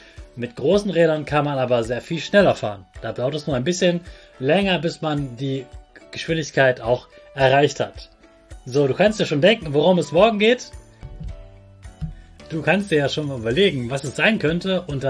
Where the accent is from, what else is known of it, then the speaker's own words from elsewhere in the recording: Hannover, Lower Saxony, Germany; war für mich so etwas ganz, ganz Großes in meiner Jugend, das eine ganz große Weltausstellung in meiner Heimatstadt Hannover war.